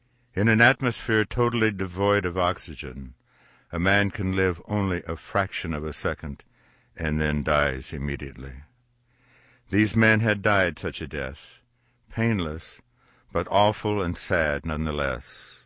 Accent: Norton, Kansas, United States; By the end of that day, there was not a tear left in my hometown of Norton, Kansas.

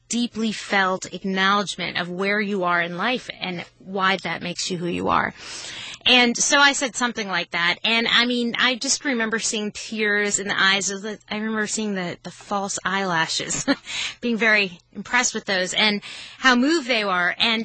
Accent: East Coast, United States; now in Texas, United States; because I was raised on the East Coast. And then when I came down here, you know, I'm raising Jewish kids in Texas.

